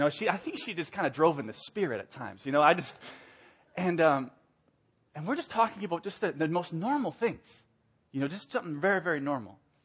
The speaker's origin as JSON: {"language": "English", "town": "Reykjavik", "region": "Capital Region", "country": "Iceland", "tie": "born or raised there", "first_language": "Icelandic", "second_language": "English", "moved": "yes", "said": "I was born in Reykjavik, Iceland. That's where I was born and raised. I speak Icelandic and occasionally go back and visit my family. Came here in 1997."}